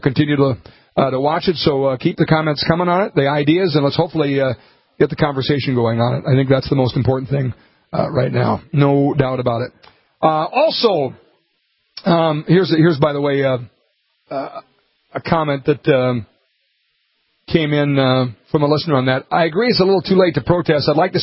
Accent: Montevideo, Minnesota, United States; It's my hometown. Adopted hometown. I can't throw Montevideo, Minnesota under the bus

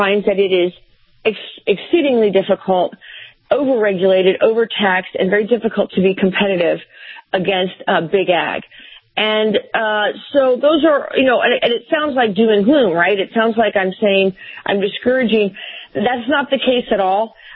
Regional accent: Mount Vernon, Virginia, United States; You know, I grew up in Mount Vernon, Virginia. I'm the youngest of three girls.

